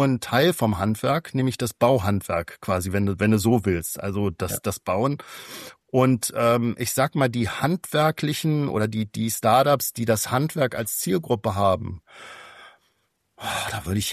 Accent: Berlin, Germany; Ich wusste tatsächlich als Berliner nicht, dass das ein fast bundesweit wichtiger Feiertag ist.

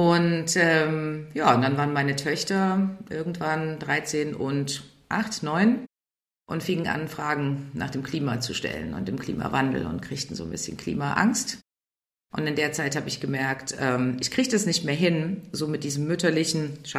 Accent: Dresden, Saxony, Germany; now in Berlin, Germany; in Dresden, wo ich aufgewachsen bin und studiert habe.

